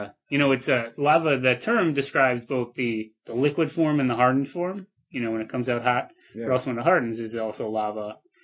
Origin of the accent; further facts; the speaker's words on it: United States; I don't know the Celsius scale because I'm an American.